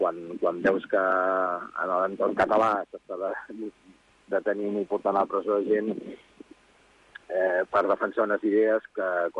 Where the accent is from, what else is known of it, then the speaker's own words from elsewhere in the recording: Catalonia, Spain; now in Turkey; saben que sóc l'espanyol, però al mateix temps saben que sóc català